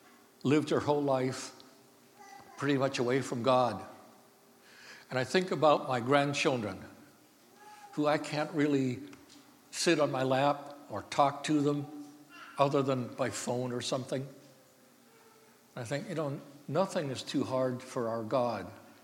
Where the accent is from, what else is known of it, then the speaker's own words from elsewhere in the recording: Scotland, United Kingdom; And I blame that on being Scottish. And I know I blame a lot of things on being Scottish, but doggone, we're a wonderful people most of the time.